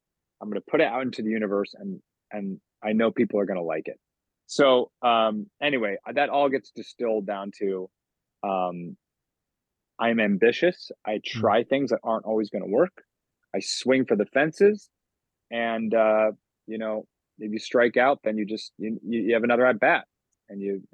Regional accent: Rochester, New York, United States; Oh, I grew up in Rochester, New York.

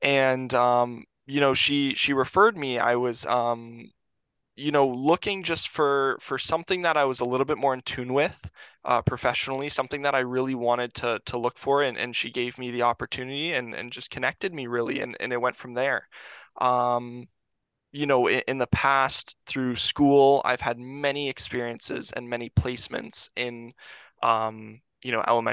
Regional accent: Canada; I'm actually from Canada.

